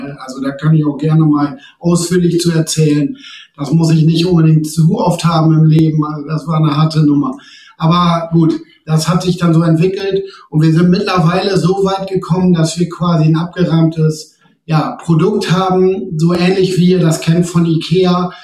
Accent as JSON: {"language": "German", "region": "Lower Saxony", "country": "Germany", "said": "Moin, wie man bei uns im Emsland sagt."}